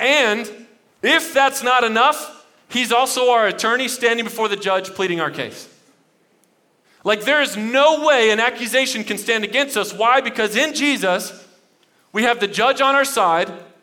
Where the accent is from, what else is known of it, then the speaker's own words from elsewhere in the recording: Dallas, Texas, United States; I grew up in Dallas, and my sophomore year in high school, I transferred to this private school.